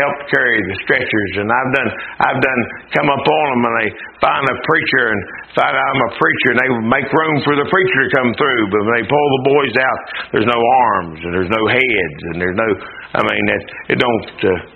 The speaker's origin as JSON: {"language": "English", "country": "United States", "said": "Y'all know that I'm American. And y'all know that I'm patriotic."}